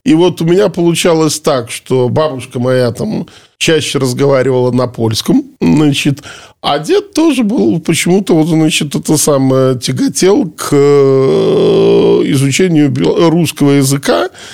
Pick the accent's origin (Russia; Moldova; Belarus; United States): Belarus; born or raised there